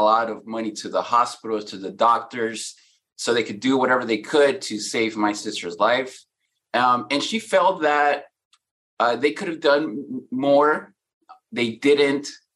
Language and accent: English; Mexico; now in United States; When we came from Mexico, we lived on food stamps here. We lived in a one-car garage that we converted into a bedroom.